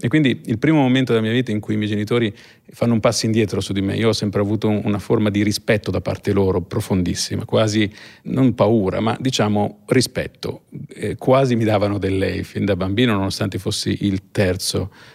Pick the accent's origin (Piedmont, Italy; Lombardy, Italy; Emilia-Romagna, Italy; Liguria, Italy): Emilia-Romagna, Italy; Ravenna; born there; da bambino sono nato a Ravenna io, quindi anarchico, anche c'è l'elemento del romagnolo anarchico.